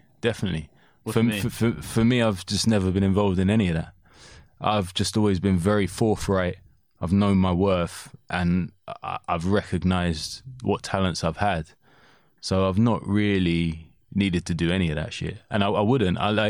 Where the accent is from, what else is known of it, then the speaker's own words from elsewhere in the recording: United Kingdom; I don't separate myself from the British people. I'm British and we're fucking lunatics, you know.